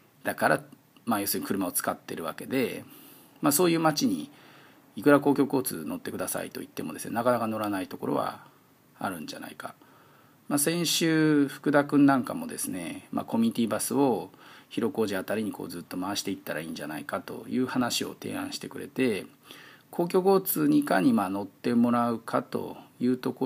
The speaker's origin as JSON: {"language": "Japanese", "region": "Fukui", "country": "Japan", "tie": "born or raised there", "said": "例えば、私のふるさとの福井、まあ、その人福井出身なんですけれども"}